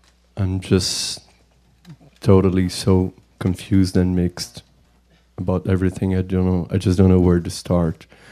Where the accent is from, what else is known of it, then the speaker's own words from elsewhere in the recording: Brazil; English is a second language; I am from Brazil. I am 32 right now.